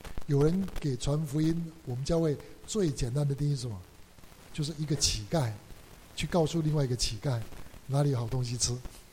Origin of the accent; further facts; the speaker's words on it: Taiwan; 比如说这次我从台湾来